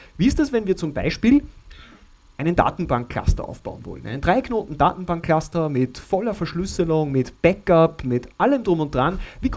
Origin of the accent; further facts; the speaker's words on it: Leonding, Upper Austria, Austria; Ich komme aus Leonding bei Linz.